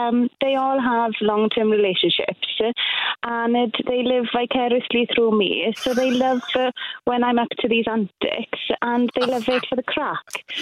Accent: Wales, United Kingdom; I'm from Wales, West Wales.

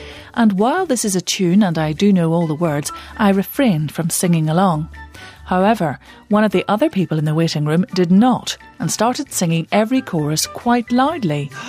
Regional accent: United States; Plus, being the American that I am, I can laugh and talk at the same time

